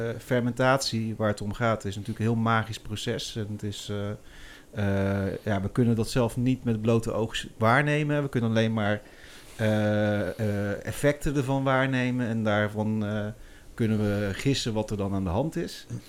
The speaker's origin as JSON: {"language": "Dutch", "region": "the south", "country": "Netherlands", "said": "en ik kom ook uit Zuiden en Stationen, zijn wij opgevoed met Belgische bierstijlen natuurlijk"}